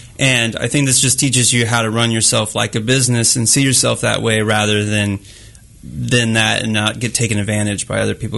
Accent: Lawrence, Kansas, United States; now in Kansas City, United States; I really never got shows in Lawrence until I moved here. So my hometown, but they weren't too friendly to me until I left.

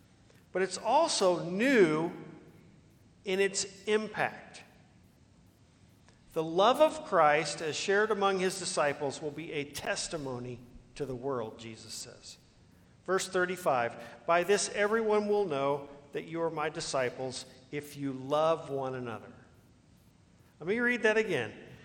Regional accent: Leawood, Kansas, United States; You know, I grew up in Leawood, Kansas. Not a really diverse population, Leawood, Kansas.

